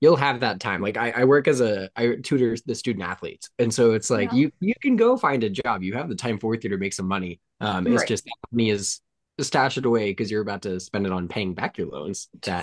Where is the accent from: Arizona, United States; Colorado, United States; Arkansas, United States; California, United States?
Arizona, United States; Phoenix; now in Tucson, United States; There's something about the sense of community here in Tucson that I just didn't get growing up in Phoenix.